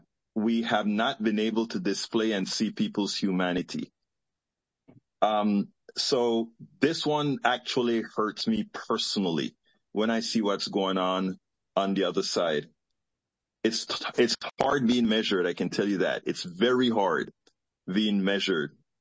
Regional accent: Panama; I am from Panama originally

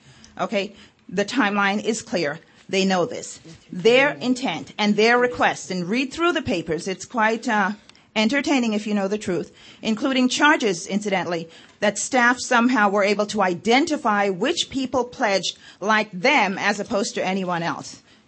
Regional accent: New York, United States; Hi, thanks. I'm from New York.

